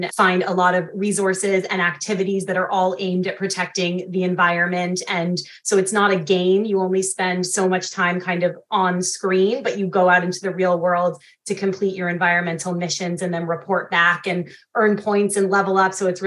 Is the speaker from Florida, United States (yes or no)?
yes; Miami, Florida, United States; I grew up in Miami, so spent a lot of time outdoors, but not a lot of time actually in nature.